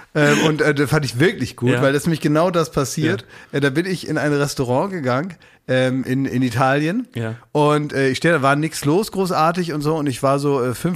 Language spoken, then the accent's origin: German; Afghanistan; German is a second language; now in Germany; Ich komme aus Afghanistan. Ich wohne schon ganz lange hier. Ich eigentlich spreche eine andere Sprache, aber das kann ich auch lesen. Und ich spreche auch ein bisschen Farsi.